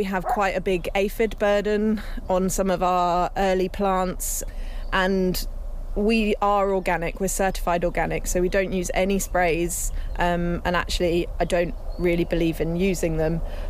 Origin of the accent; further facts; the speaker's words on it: East of England, United Kingdom; and I grew up in Cambridgeshire, so I really wanted to see more local food growing here.